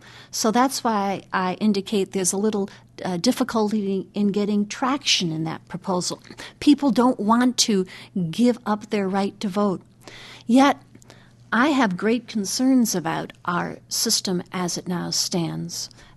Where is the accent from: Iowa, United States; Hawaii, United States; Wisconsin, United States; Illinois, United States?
Wisconsin, United States; Richland Center; Which is my hometown, indeed.